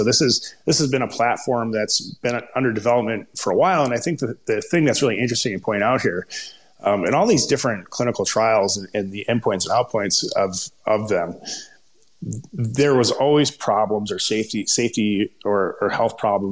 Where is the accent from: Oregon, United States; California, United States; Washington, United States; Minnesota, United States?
Minnesota, United States; accent: Minnesota; That's just my terrible Minnesota accent.